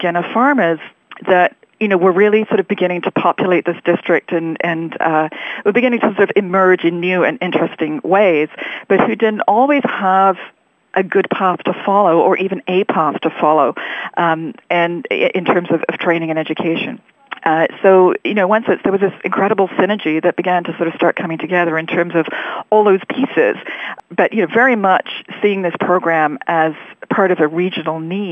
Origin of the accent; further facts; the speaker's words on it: England, United Kingdom; I grew up in England, and I grew up in a village community, in a rural environment, and I worked on farms.